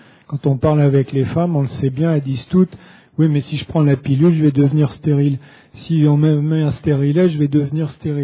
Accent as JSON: {"language": "French", "region": "Brittany", "country": "France", "said": "on les a encore dans des coins reculés, comme chez moi en Bretagne"}